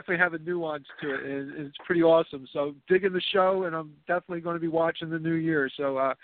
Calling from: Philadelphia, Pennsylvania, United States; Hey, Simon. … calling from Philadelphia.

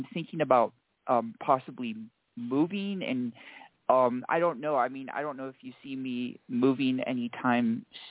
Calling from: Colorado, United States; I'm from Colorado.

